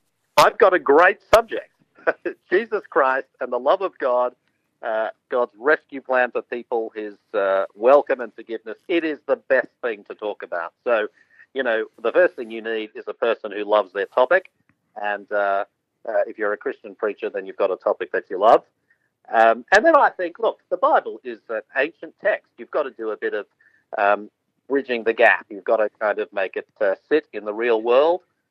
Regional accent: Sydney, New South Wales, Australia; Sydney in the 70s was a little quieter and a lot less multicultural, and so I was a bit of a novelty wherever I went.

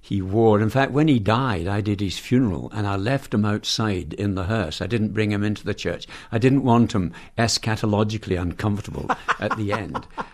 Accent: Alexandria, Scotland, United Kingdom; I come from Alexandria outside Glasgow, 20 miles north of Glasgow, on the banks of the River Leven.

